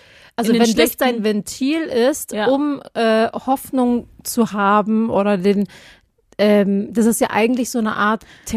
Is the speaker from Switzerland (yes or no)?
no; Baden-Württemberg, Germany; Als Schwabe